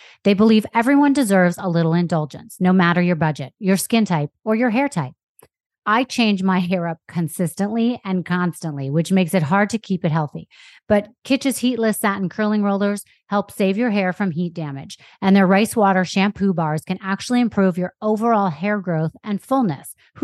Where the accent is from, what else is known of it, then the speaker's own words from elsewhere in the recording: Manhattan, New York, United States; You know, when I was growing up in Manhattan, I went to an all-girls private school.